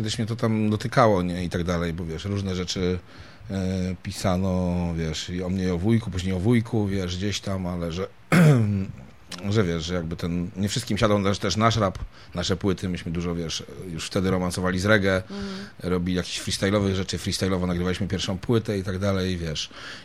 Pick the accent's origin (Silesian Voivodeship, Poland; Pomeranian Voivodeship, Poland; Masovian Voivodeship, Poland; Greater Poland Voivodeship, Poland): Masovian Voivodeship, Poland; Warsaw; my tu warszawiacy, wiesz